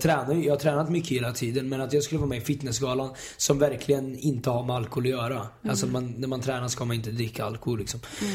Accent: Östergötland, Sweden; accent: Östergötland; Alltså, min dialekt sitter så djupt. Alltså, östgötska är svårt att ta bort.

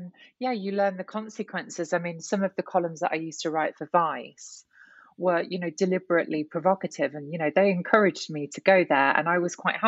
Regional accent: Nottingham, East Midlands, United Kingdom; So it is my life growing up in Nottingham, but it's written in a way that reads as a novel.

